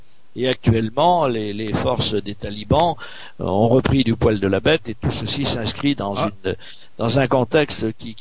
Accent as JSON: {"language": "French", "country": "France", "said": "Donc, en tant que Français, évidemment, et en tant qu'être humain"}